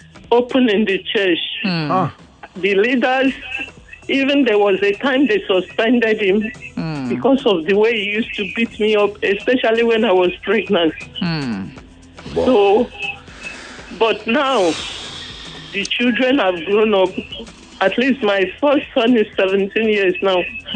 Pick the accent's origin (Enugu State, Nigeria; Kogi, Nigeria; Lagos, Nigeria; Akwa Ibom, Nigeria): Akwa Ibom, Nigeria; I'm from Akwa Ibom State, but I married from Delta State.